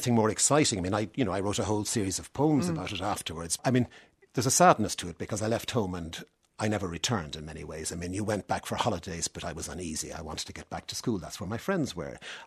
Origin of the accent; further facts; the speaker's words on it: Dublin, Leinster, Ireland; I grew up here near Donnybrook, in fact, you know, and went to school here.